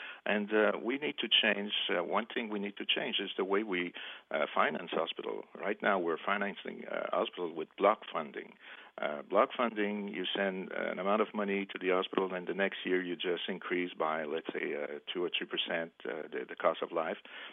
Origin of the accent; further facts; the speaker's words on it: Quebec, Canada; not because I'm from Quebec